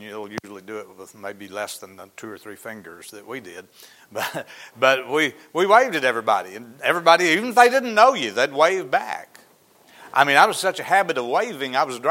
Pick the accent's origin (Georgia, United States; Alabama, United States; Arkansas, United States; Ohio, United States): Arkansas, United States; where I grew up in Izzard County, we had all gravel roads back in the 50s and 60s just about, and everybody pretty well knew each other in the whole county